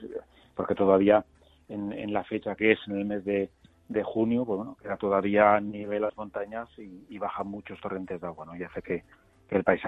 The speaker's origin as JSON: {"language": "Spanish", "region": "Aragon", "country": "Spain", "said": "yo creo que como buen aragonés y buena zona de ganado que tenemos"}